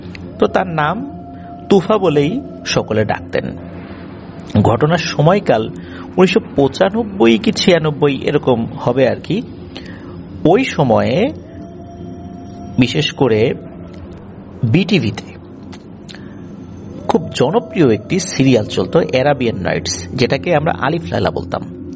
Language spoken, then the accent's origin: Bangla; Rajbari, Dhaka Division, Bangladesh; এটি আমার নিজ জেলা রাজবাড়ী